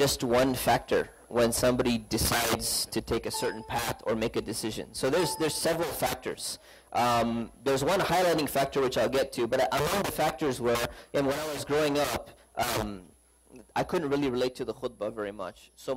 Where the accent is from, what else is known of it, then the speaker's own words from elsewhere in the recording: Cerritos, California, United States; also born or lived in Tustin; So I grew up here in Cerritos, California, Southern California. I was born and raised. I lived in Cerritos, and then in second grade, I moved to Tustin.